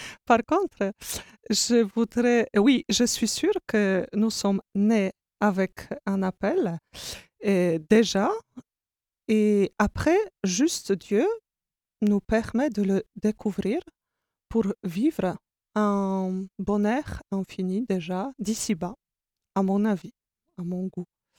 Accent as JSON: {"language": "French", "country": "Poland", "second_language": "French", "said": "Je suis polonaise."}